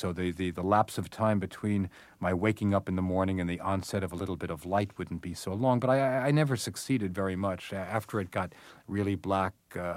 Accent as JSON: {"language": "English", "country": "United States", "lives_now": "Tel Aviv, Israel", "said": "I was, in fact, and am, an American Jewish correspondent based in Tel Aviv."}